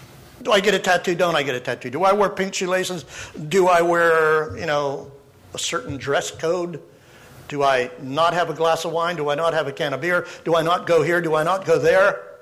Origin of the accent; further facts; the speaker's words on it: Pennsylvania, United States; My wife Connie and I grew up in Western Pennsylvania.